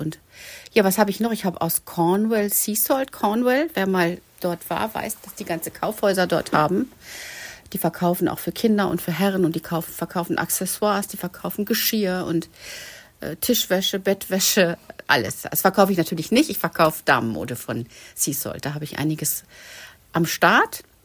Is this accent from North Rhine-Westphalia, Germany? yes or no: yes; North Rhine-Westphalia, Germany; moved away as an adult; now in Dithmarschen, Germany; Nein, ich komme tatsächlich aus dem Ruhrgebiet. Und ich bin quasi Bergmannskind.